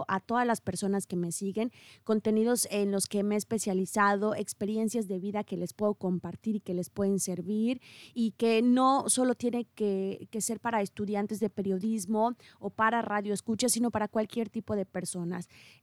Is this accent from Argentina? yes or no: no; Ángel R. Cabada, Veracruz, Mexico; Yo soy originaria de un pequeño municipio en la región de Los Tuxtlas que se llama Ángel Rosario Cavada. Y bueno, después me fui a estudiar al puerto de Veracruz